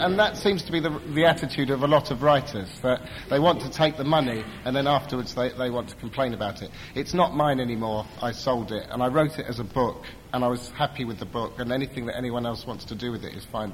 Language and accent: English; Chicago, Illinois, United States; as opposed to my hometown, which is Chicago.